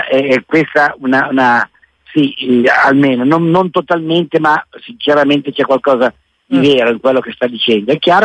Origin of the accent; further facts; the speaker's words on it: Rapallo, Liguria, Italy; Veramente sono di Rapallo, Genova.